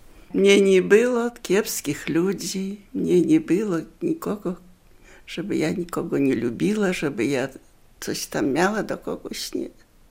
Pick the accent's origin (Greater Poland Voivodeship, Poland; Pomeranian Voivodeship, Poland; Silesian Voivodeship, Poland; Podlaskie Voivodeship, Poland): Podlaskie Voivodeship, Poland; No, to ja z Nowego Ostrowia poszła za mąż do Północnego.